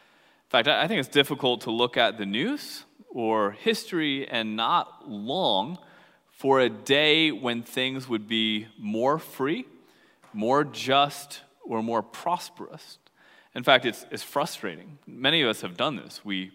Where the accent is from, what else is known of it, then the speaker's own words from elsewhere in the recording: United States; I'm also an American, and I'm always thankful for this country.